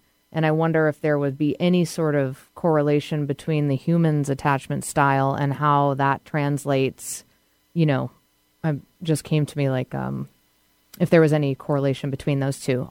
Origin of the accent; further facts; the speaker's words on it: New England, United States; I'm from New England, so definitely check that out.